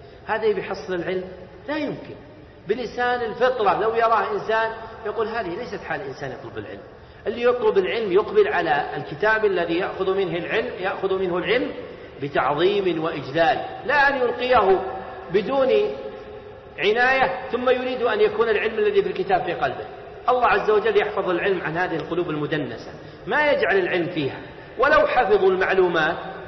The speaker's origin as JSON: {"language": "Arabic", "region": "Najd", "country": "Saudi Arabia", "said": "مرة أحدهم عندنا في نجد"}